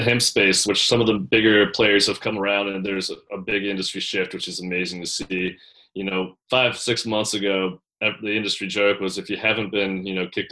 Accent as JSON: {"language": "English", "region": "Michigan", "country": "United States", "tie": "born or raised there", "said": "seeing that happen around my hometown and different cities in Michigan"}